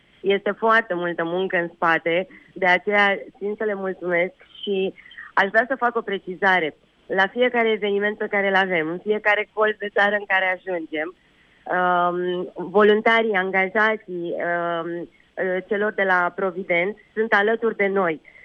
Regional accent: Bucharest, Romania; Deși suntem din București, noi am avut și avem evenimente la nivel național

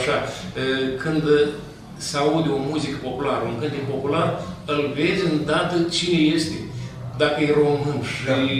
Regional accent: Pepeni, Sîngerei District, Moldova; Toți consăterii din Pepeni, de unde suntem, de unde sunt eu, de unde suntem și noi, am toți din Pepeni

